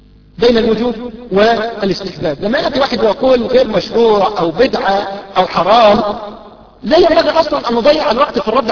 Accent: Egypt; يا شيخ يعني فتواكم في مسألة النقاب أحدثت عندنا في مصر بلبلة فكرية غير عادية

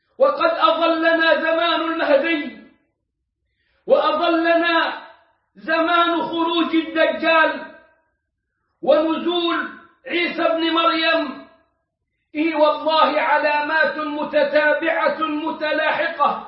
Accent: Egypt

